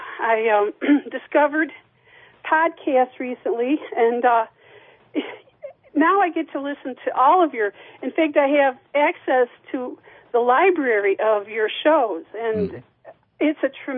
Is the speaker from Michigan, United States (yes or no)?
yes; Lansing, Michigan, United States; And I grew up in Lansing, Michigan. I graduated from Eastern High School